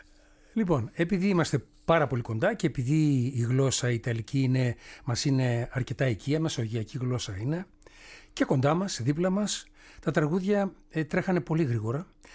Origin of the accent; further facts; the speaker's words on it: Serres, Central Macedonia, Greece; Τότε λοιπόν την εποχή εκείνη στις Σέρες στην πατρίδα μου έπαιζα σε ένα μοντέρνο συγκρότημα